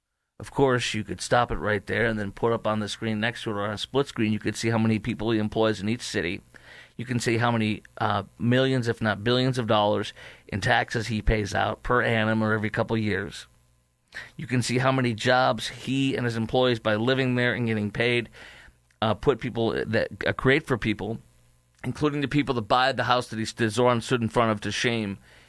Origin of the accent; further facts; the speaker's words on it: Chicago, Illinois, United States; formerly based in my hometown of Chicago